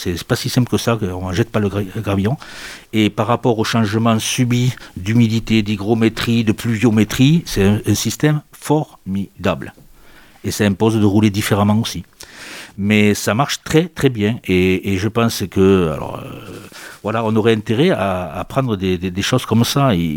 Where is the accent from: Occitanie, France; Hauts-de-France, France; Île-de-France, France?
Occitanie, France; Albi; quand je disais que je venais du sud de la France, ils me demandaient si je jouais du flamenco ou s'il y avait des dromadaires. Hein. Parce qu'à leur échelle, là, Albi, c'est beaucoup plus proche du Maghreb que de l'extrême arctique.